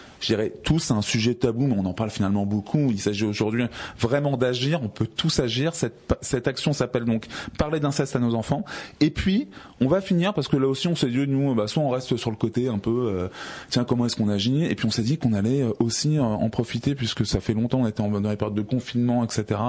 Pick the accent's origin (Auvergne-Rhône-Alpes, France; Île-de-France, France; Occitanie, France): Île-de-France, France; Enghien-les-Bains; je suis quelqu'un qui a grandi en plus dans le Val-d'Oise. Je suis né à Enghien-les-Bains, quand même.